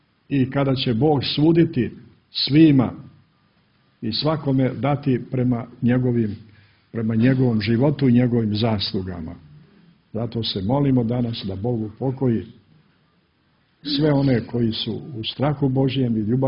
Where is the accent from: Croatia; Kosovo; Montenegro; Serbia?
Montenegro; Ja vidim u starim kućama ovdje kod nas u Crnoj Gori i u mome selu i ovdje u Katunskoj Nahiji